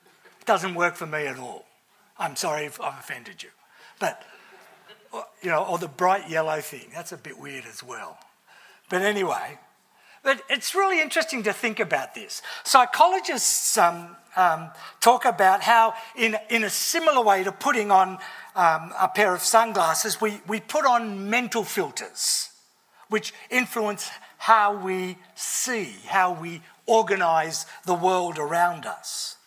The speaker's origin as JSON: {"language": "English", "region": "New South Wales", "country": "Australia", "tie": "born there", "said": "I was born in New South Wales and had travelled around Australia in all sorts of places."}